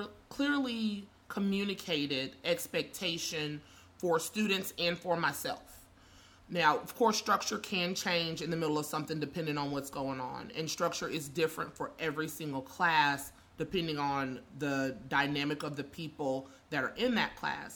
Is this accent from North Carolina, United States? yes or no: no; Louisiana, United States; And because I grew up in Louisiana, school's not really a thing for anybody, but school was my thing.